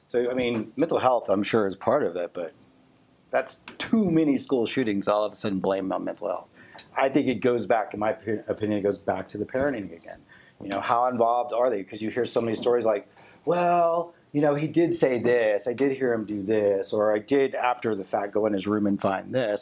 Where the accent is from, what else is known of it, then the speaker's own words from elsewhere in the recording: Tennessee, United States; My thought on it, and I'm from Tennessee, like guns were everywhere.